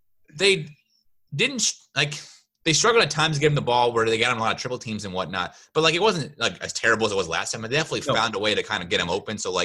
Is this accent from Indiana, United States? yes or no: yes; Indiana, United States; I'm from Indiana, so we call it caramel.